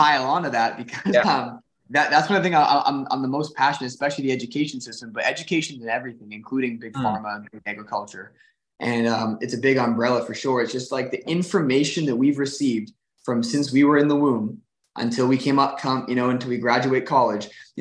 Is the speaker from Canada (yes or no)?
yes; Canada; I'm from Canada.